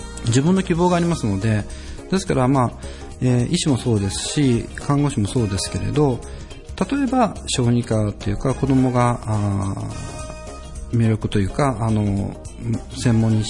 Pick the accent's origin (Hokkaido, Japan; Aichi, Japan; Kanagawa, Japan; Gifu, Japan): Aichi, Japan; 三河地区になります。